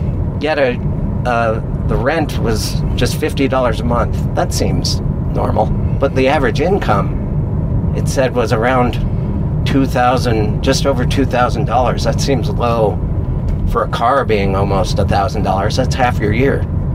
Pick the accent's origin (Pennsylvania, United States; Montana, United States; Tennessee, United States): Montana, United States; Missoula; I'm in Missoula, Montana, my hometown, at the end of a About 2 week vacation.